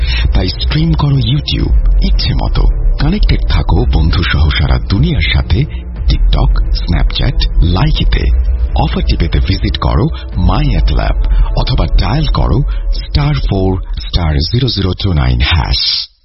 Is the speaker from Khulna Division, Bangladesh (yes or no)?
no; Chittagong, Chittagong Division, Bangladesh; আমার জন্ম চট্টগ্রামে এবং চট্টগ্রামেই বড় হওয়া, তবে গ্রামের বাড়ি বরিশালে।